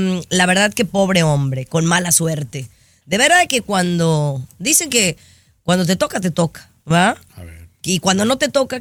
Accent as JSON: {"language": "Spanish", "country": "United States", "said": "yo soy gringa, Santa, vivo aquí en los Estados Unidos, Santa, con raíces mexicanas."}